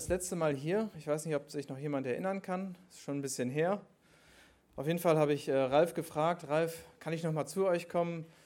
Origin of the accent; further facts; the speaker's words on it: Nordhorn, Lower Saxony, Germany; ich bin ursprünglich aus Niedersachsen, aus der Stadt Nordhorn in Norddeutschland. Von 2009 bis 2012 war ich auf der Bibelschule Brake. Und danach bin ich in die Pfalz gegangen, nach Zweibrücken